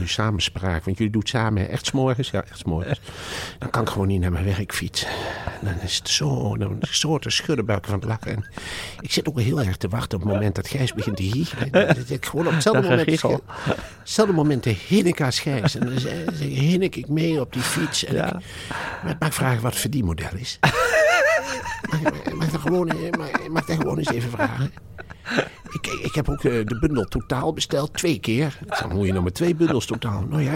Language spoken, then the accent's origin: Dutch; Assen, Drenthe, Netherlands; Wij komen helemaal uit Assen. Zo, helemaal uit Assen.